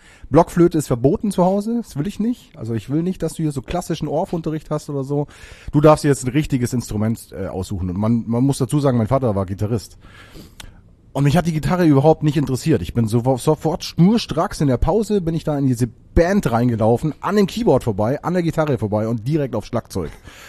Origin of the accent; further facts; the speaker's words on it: Bavaria, Germany; ich komme eigentlich aus Bayern